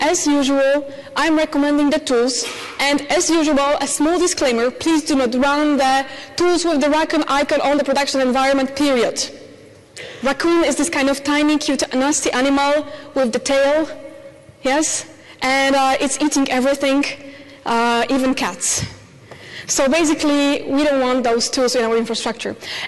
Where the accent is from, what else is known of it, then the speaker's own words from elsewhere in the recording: Poland; I am from Poland. As you see by my complex surname